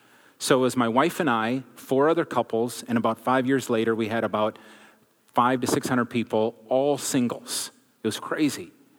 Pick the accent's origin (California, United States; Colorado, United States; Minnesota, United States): Minnesota, United States; And it's a Minnesota Canadian thing to say, I guess. So, born and raised in Minnesota, this is hard to believe, but for the first 18 years of my life, I had never met a person